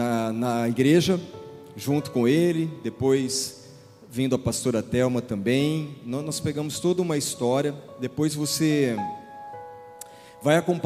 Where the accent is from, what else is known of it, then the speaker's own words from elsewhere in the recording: Araçatuba, São Paulo, Brazil; nós nascemos em Araçatuba, eu e a Vilma, e então nossa família toda de lá, e a gente cresceu ali